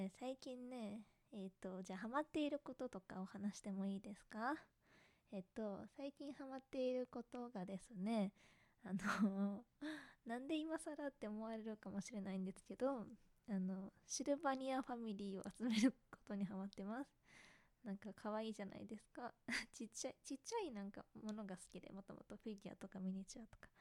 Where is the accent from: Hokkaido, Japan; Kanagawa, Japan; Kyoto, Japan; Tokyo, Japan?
Kanagawa, Japan; Yokohama; also born or lived in Kansai; 出身地は神奈川県です。横浜とかです。